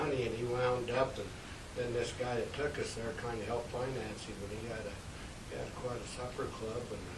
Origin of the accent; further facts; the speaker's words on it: Cokeville, Wyoming, United States; I was originally from Cokeville, and that was, you know, a big sheep industry in the early days